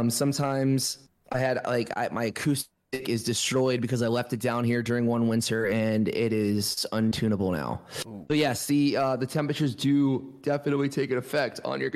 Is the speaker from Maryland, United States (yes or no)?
yes; Frederick, Maryland, United States; also born or lived in Alaska; I grew up in Alaska, and then I also grew up in Frederick, Maryland. And I'm going to go with Frederick, Maryland. I grew up in Frederick, Maryland from 2004 until 2015.